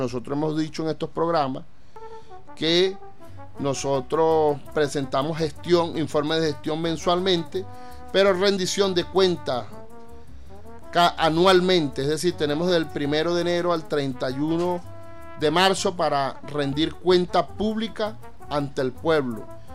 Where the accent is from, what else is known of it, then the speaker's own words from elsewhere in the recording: Venezuela; Porque nosotros en Venezuela también somos americanos. Lo que pasa es que somos suramericanos.